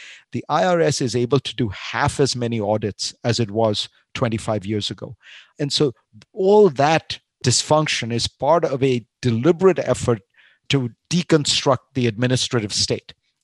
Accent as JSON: {"language": "English", "country": "India", "tie": "born or raised there", "said": "maybe it's because I grew up in India"}